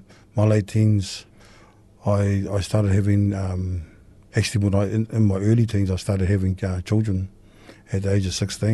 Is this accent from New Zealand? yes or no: yes; Hamilton, New Zealand; I grew up in Hamilton with my parents.